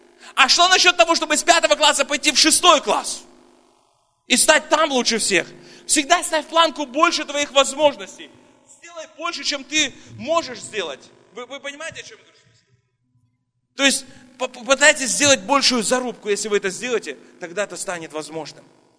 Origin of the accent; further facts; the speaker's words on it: Kazakhstan; А мы из Казахстана.